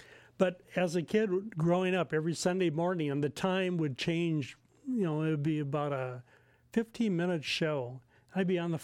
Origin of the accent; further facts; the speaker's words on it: Minneapolis, Minnesota, United States; moved away; Okay, when I was growing up in Minneapolis, there was a TV host that did he was sponsored by North Central Airlines at the time.